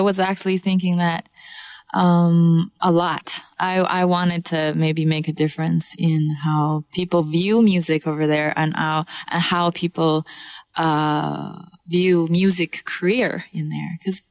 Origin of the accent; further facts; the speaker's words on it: Harbin, Heilongjiang, China; Because my hometown is not as big as Shanghai or Beijing or Hong Kong. And that's where I played when I was there for the last 5 months. I played in Hong Kong, my concert, and Shanghai. So I will go back to Harbin again